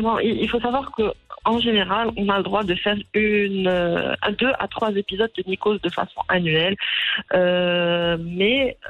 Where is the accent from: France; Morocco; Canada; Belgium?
Morocco; Donc ça c'est classique chez nous au Maroc, on aime bien chauffer l'eau.